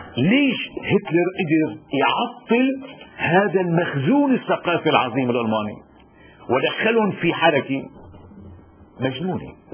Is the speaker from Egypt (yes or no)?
no; Lebanon; بس ما مش وعيين في بلدنا لبنان